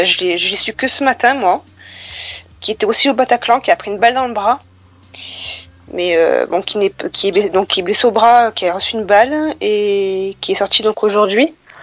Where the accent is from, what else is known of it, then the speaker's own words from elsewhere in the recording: Digne-les-Bains, Provence-Alpes-Côte d'Azur, France; Elle est originaire de ma ville natale, donc de Digne, dans les Alpes.